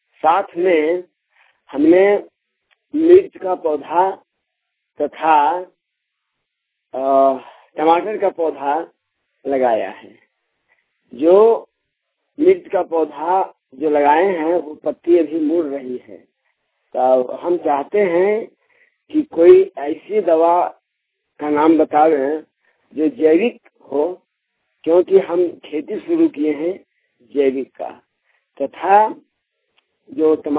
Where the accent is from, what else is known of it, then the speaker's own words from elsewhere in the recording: Bagmara, Jharkhand, India; गिरिडीह जिला के सिलवरिया पंचायत के बगमारा गांव का रहने वाला हूँ।